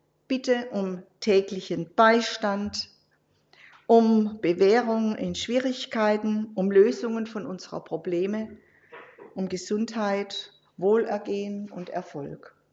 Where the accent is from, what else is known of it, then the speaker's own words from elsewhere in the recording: Bad Wildbad, Baden-Württemberg, Germany; Also wir haben in Bad Wildbad, wo ich herkomme, haben ja viel mehr Jugendliche, aber leider keine so aktiven.